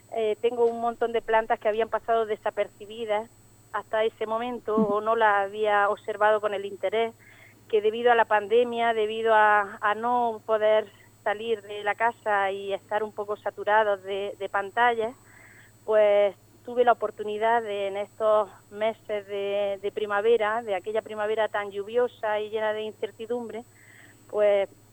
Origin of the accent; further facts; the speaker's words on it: Alcudia de Guadix, Andalusia, Spain; que yo lo viví por motivos familiares en mi pueblo de origen, en Alcudia de Guadí, en Granada.